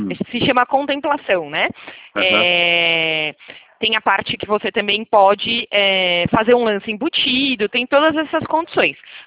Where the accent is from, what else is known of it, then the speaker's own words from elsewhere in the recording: Limeira, São Paulo, Brazil; eu falo de Limeira, tá? Eu sou da cidade de Limeira